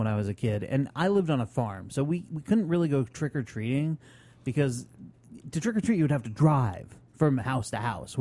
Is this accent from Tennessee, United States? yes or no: no; Vermont, United States; I grew up in Vermont, and I was talking to my dad, and they're talking about snow, even in the lowest parts of Vermont for Halloween.